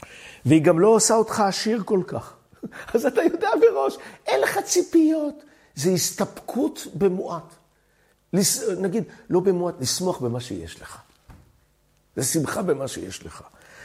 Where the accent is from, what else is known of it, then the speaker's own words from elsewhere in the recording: Jerusalem, Jerusalem District, Israel; אני בחיים לא הייתי חקלאי, אני גדלתי בירושלים